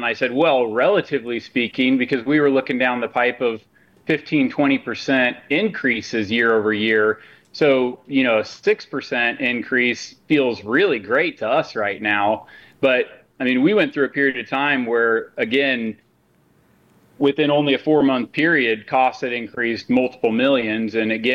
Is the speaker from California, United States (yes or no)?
no; Salina, Kansas, United States; to my hometown of Salina, Kansas